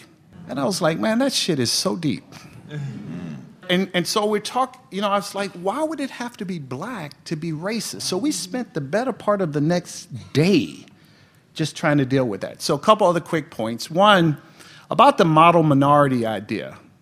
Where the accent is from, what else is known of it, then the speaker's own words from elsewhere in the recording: Mobile, Alabama, United States; also born or lived in Harlem; I grew up in Mobile, Alabama. I was born in Harlem, but I grew up in Mobile, all-black neighborhood.